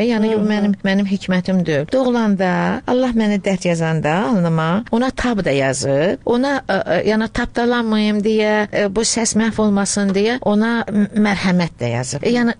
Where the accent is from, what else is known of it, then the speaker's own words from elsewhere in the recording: Baku, Azerbaijan; born there; Və mən birinci nəsiləm ki, ana tərəf, ana vətənim Şuşa, ata vətənim Qəbələ olduğu halda birinci ziyalılardanam ki, Bakıda doğulmuşam.